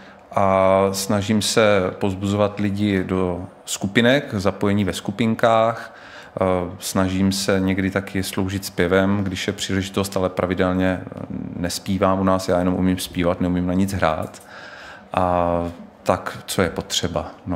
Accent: Brno, South Moravian Region, Czechia; já jsem rodilý Brňák a můj život s naším sborem je spjat už od narození, takže nevím, jestli v Brně i neumřu. Jsem takový starousedlík.

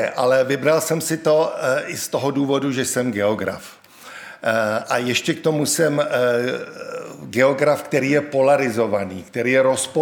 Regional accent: Prague, Czechia; moved away as an adult; also born or lived in Salzburg, Austria; Já jsem narozen v Česku, v Československu, v Praze a vlastně do mých 19 let jsem tam žil také, potom jsem emigroval do Rakouska, kde jsem studoval a žil jsem tam 10 let v Rakousku, v Salzburku.

